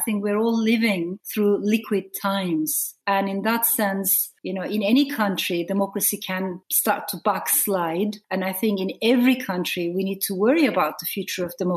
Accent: Ankara, Turkey; moved away; also born or lived in Strasbourg, France; So my father stayed in France and my mother brought me to Turkey, to Ankara.

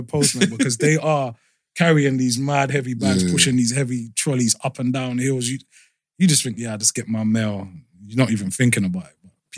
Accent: London, United Kingdom; I grew up in like a, I would say like a tough area. I grew up in Northwest London, you know, like Kensal Green, Harsden. Yeah, I've started my life on Brunel Estate. That's where I first lived, which is Westbourne Park.

